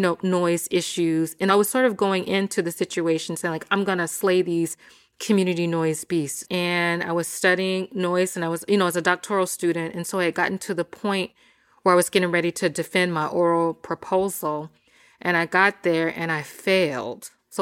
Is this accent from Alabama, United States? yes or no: no; Jackson, Mississippi, United States; So I was actually born and raised in Jackson, Mississippi. I grew up incredibly poor.